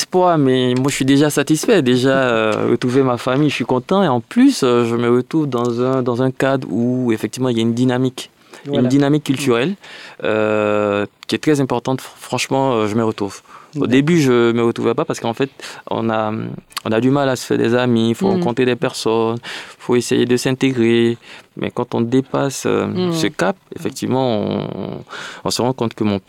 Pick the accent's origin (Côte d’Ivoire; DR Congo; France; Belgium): Côte d’Ivoire; Abidjan; Oui, j'ai grandi à Abidjan.